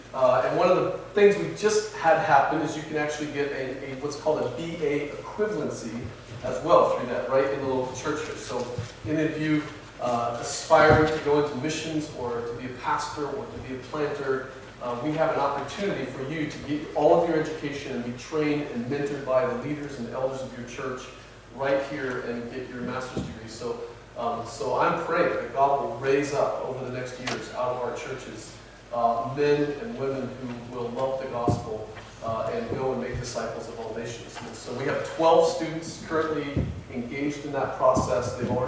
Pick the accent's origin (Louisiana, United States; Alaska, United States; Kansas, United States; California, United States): Kansas, United States; I grew up on a ranch and farm, a wheat country, actually, in western Kansas, all wheat.